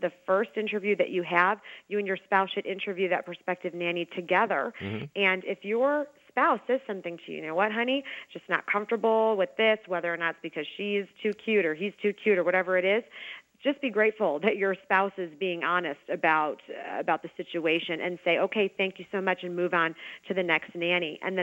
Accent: Chicago, Illinois, United States; I hail from Chicago.

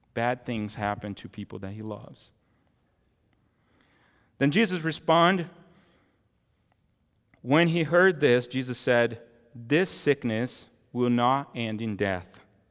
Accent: Brazil; and when I go to Brazil, to my hometown

